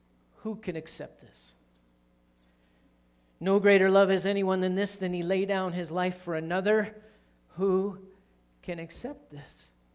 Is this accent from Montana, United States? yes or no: no; Pennsylvania, United States; also born or lived in Michigan / Colorado; When I grew up in Pennsylvania, we said a lot of things about West Virginians.